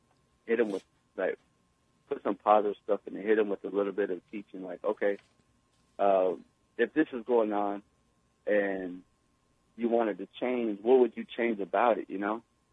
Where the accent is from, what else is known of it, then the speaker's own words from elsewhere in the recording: Arizona, United States; an independent hip-hop artist out of Arizona. I am coming from the Navajo people, the Diné, also the Lummi tribe from Washington State, Northwest tribe.